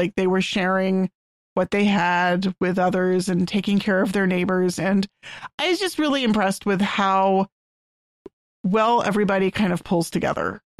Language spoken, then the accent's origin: English; Texas, United States; My family all live in Texas. I'm the only one who doesn't live in state. I'm from Texas.